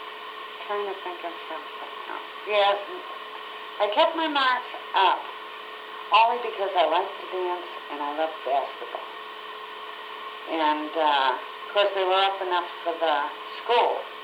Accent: Bethlehem, New Hampshire, United States; now in Needham, United States; I was born in Littleton Hospital in 1928.

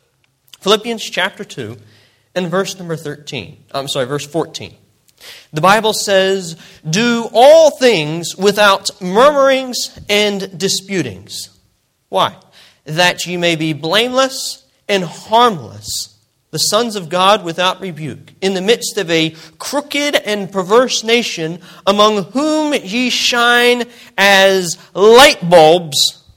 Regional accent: United States; since I'm an American, all right, I've grown up in the United States of America.

